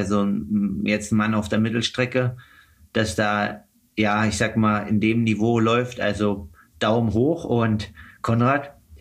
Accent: Leipzig, Saxony, Germany; als Deutscher aus Leipzig

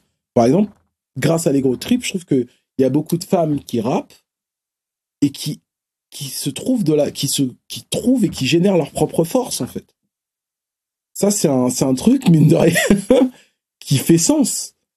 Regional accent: Bobigny, Île-de-France, France; Moi, je venais je viens du Pont-de-Sèvres, à Bobigny. Donc je viens du 9-3. Et j'arrive dans le 9-2.

